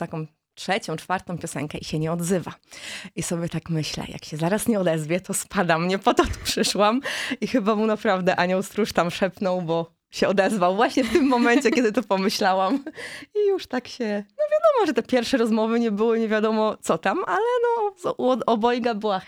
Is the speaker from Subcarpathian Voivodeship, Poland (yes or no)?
no; Wrocław, Lower Silesian Voivodeship, Poland; Sami jesteśmy z Wrocławia